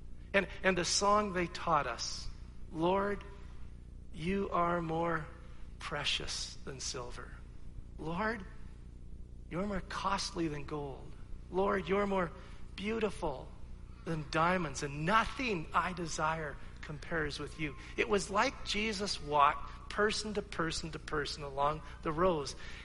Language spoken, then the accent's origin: English; Coquitlam, British Columbia, Canada; like we grew up together in Coquitlam, B.C. We went to the same church.